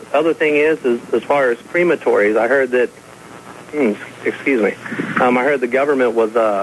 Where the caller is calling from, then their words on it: Richmond, Virginia, United States; I'm calling from Richmond, Virginia.